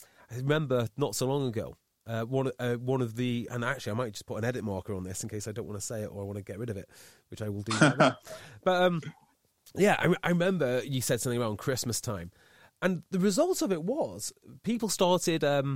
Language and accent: English; Wales, United Kingdom; also born or lived in Manchester; I'm actually Welsh, and I can't say I enjoy being Welsh that much at the moment, because I can't travel back to Wales.